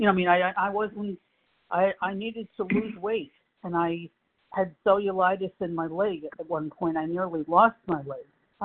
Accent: Passaic, New Jersey, United States; now in Boca Raton, United States; I'm from Passaic, New Jersey. Right now I'm living in Boca Raton, Florida.

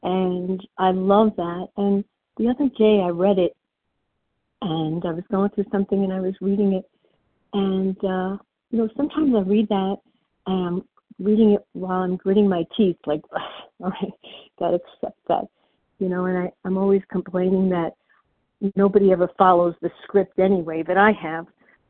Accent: New York, United States; accent: New York; now in New Jersey, United States; So I'm calling from New Jersey. I'm just moved here about a year ago. I'm originally from New York, so you can hear me. You hear have the real New York accent.

